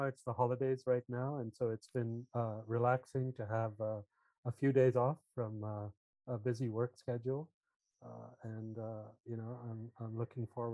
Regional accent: India; born there; I was born in India, and I had, I would say a very happy childhood.

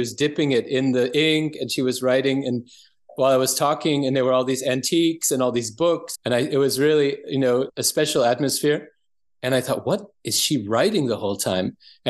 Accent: United States; moved away as an adult; now in Germany; I never had heard of homeopathy my whole life, growing up in America, where it's been, you know, basically had been snuffed out and slowly coming back. So I didn't know anything about it till I came to Germany as a teacher.

